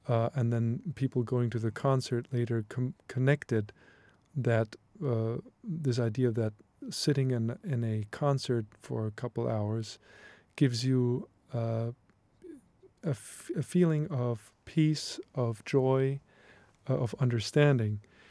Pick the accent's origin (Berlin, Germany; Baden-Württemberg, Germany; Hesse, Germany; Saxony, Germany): Saxony, Germany; Leipzig; I was born in the late 70s and grew up there in the 80s in Leipzig, which was part of course, East Germany.